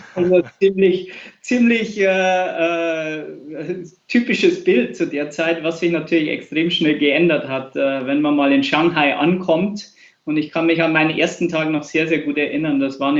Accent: Pfreimd, Bavaria, Germany; ich komme aus Bayern, aus der schönen Oberpfalz, ländliche Ecke. Pfreimd heißt der Ort, ist da, wo sich die A6 und die A93 kreuzen. Da gibt es nicht viel außer Wald, aber es ist eine schöne Ecke. Das ist meine Heimatstadt.

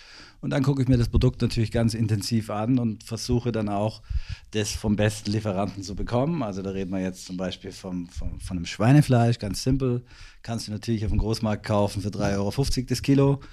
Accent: Baden-Württemberg, Germany; Ich komme aus dem Badischen, bin da unten im Markgräflerland aufgewachsen

